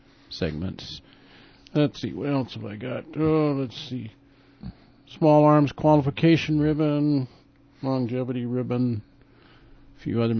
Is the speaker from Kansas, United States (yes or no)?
no; South Dakota, United States; moved away as an adult; now in Twin Cities, United States; I was originally from South Dakota, so we moved back. In those days, there weren't too many computer jobs in South Dakota, so I came back to the Twin Cities and worked for Control Data Corporation then in Twin Cities for 17 years.